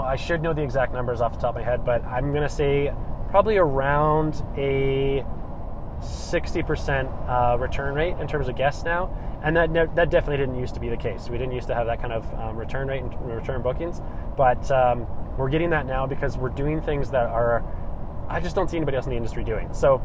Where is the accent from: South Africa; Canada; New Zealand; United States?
Canada; I am a Canadian. I was born in Canada